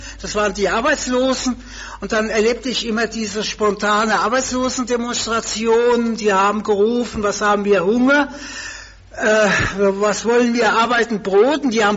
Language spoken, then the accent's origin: German; Aschaffenburg, Bavaria, Germany; denn Aschaffenburg ist ja meine Geburtsstadt. Der Steingasse geboren, aber gelebt haben wir die ganze Zeit in der Heinzelstraße, bis wir 1929 mit der ganzen Familie, und da war ich 13 Jahre alt, nach Aschaffenburg gezogen